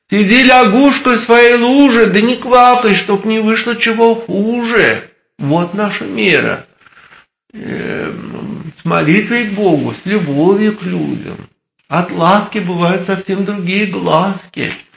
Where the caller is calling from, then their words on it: Kozelsk, Kaluga Oblast, Russia; из Оптиной пустыни, из Козельска.